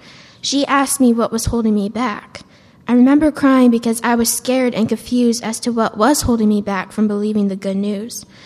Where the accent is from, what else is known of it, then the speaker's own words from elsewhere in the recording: Kansas, United States; born there; I was born in Kansas and raised in a Christian home.